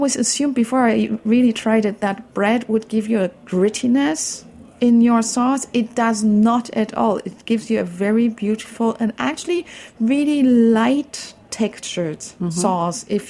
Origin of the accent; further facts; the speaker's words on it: Berlin, Germany; English is a second language; My mother, I grew up in Berlin. My mother would never, ever cook sauerbraten.